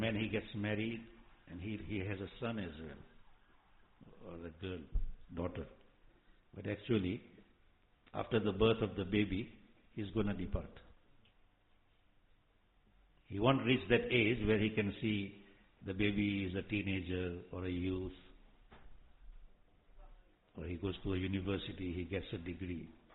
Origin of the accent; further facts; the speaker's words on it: India; English is a second language; Now the question is, if we are Ajami and we don't know Arabic, I am an Indian, I don't know Arabic, then how will I reply the question in the grave when Allah will say Marrabbu?